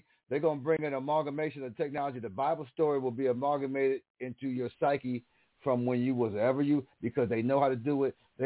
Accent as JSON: {"language": "English", "town": "Miami", "region": "Texas", "country": "United States", "said": "I'm from Miami, Texas."}